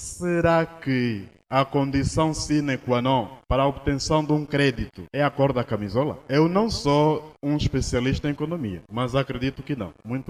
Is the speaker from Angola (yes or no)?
yes; Angola; todos somos angolanos.